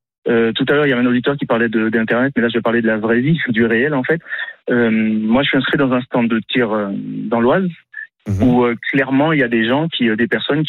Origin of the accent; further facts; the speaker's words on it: Martinique; Oui, je suis martiniquais, donc noir de peau.